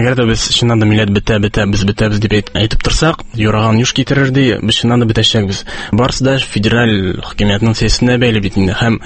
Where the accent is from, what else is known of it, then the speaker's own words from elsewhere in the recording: Naberezhnye Chelny, Tatarstan, Russia; Мин шәһәр баласы, мин Чаллыда туып үстем, мин рус мәктәбендә укыдым.